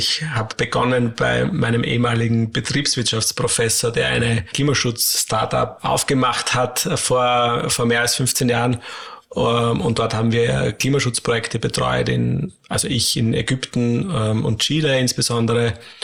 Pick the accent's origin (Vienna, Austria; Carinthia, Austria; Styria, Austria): Styria, Austria; gerade auch in der Oststeiermark, wo ich herkomme